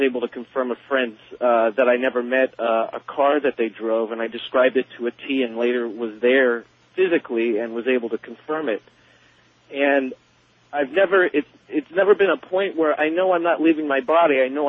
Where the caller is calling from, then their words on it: San Diego, California, United States; I'm calling from San Diego, California.